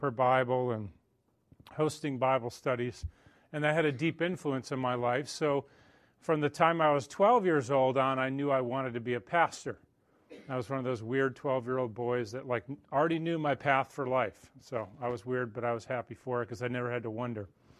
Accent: Connecticut, United States; When I grew up in Connecticut, I was not born into a Christian home.

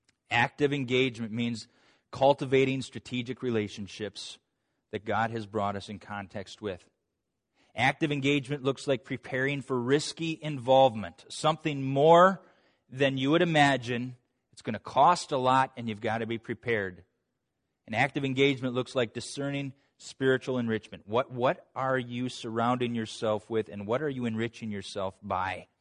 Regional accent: United States; Oftentimes, I'm an American first before I'm a Christian.

